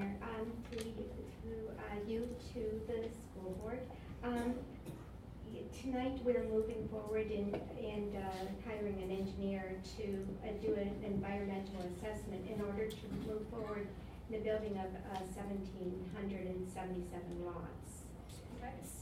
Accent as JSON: {"language": "English", "town": "Amherstburg", "region": "Ontario", "country": "Canada", "tie": "born or raised there", "said": "that's been so special for so many of us growing up in Amherstburg."}